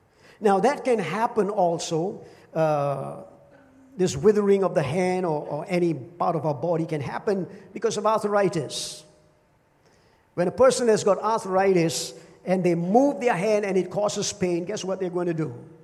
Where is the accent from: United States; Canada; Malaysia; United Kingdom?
Malaysia; Penang; Now, I'm from Penang, as you all know, which I've said many, many times, 101 times. And some of you also know that I don't speak Tamil